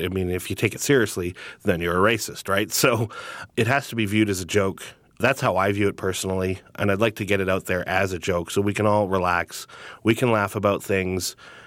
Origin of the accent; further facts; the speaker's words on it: United States; I just wanted to make sure that you knew that I am Native American and proud of it.